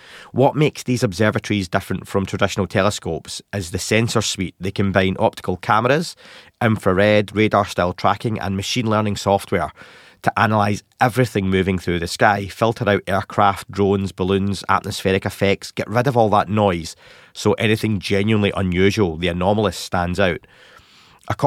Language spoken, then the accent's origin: English; Scotland, United Kingdom; accent: Scottish; Excuse my Scottish accent saying that word.